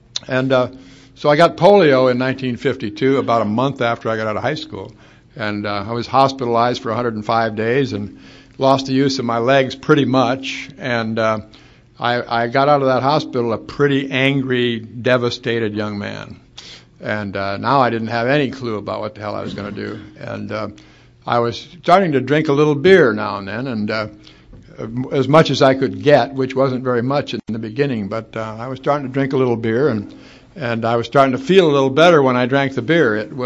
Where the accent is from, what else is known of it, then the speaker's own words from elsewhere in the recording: Sioux City, Iowa, United States; ended up enrolling in the University of South Dakota, which is nearer to my hometown, Sioux City, but it's not nearly as good a school as Creighton